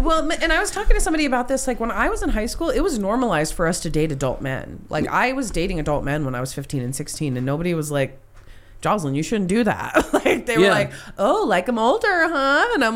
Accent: United States; Our job as American citizens is to question our government

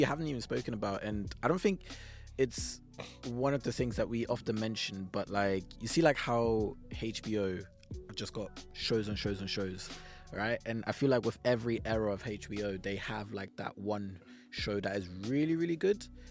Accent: Texas, United States; Yeah, I was just saying from Texas.

